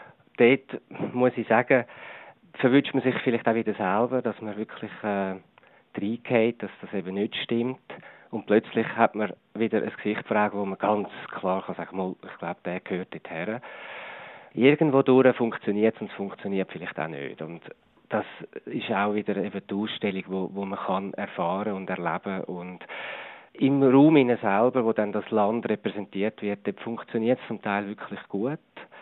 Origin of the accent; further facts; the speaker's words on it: Switzerland; Und ich bin ein Schweizer, der es fotografiert hat.